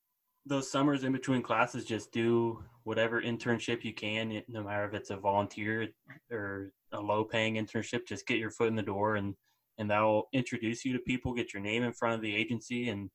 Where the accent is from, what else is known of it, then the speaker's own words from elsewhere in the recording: Iowa, United States; I was fortunate growing up in Iowa.